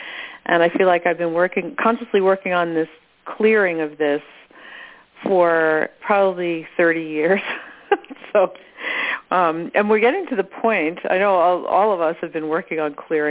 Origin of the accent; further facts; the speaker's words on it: New York, United States; now in Bancroft, Canada; I'm from New York and now living in wonderful Bancroft.